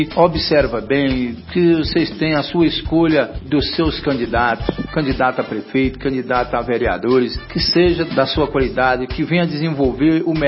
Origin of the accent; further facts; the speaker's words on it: Bahia, Brazil; now in Formosa, Brazil; eu sou da Bahia, mas fui bem recebido nessa cidade de Formosa. Eu me considero formosense de coração